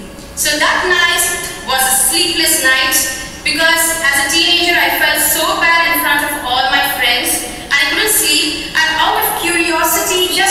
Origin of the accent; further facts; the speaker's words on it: Chennai, Tamil Nadu, India; English is a second language; I hail from Chennai, India, and I was born and brought up in a very orthodox Hindu Brahmin family. And I was the last daughter among the four daughters in my family.